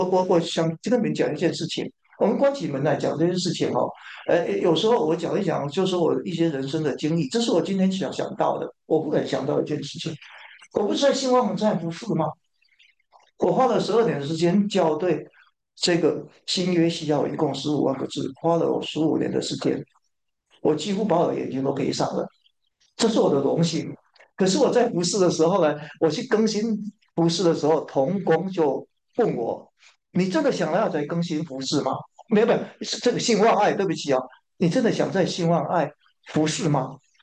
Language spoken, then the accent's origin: Chinese; Taiwan; 很简单啊，我是从台湾来的嘛